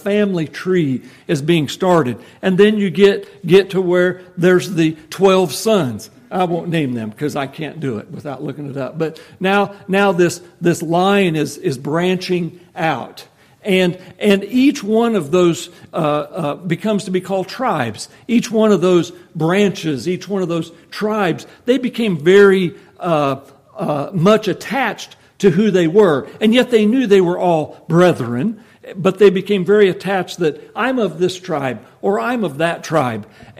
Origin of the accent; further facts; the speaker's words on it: Nebraska, United States; Maybe me more than some of the rest of you, being born and raised in Nebraska. Very few trees where I grew up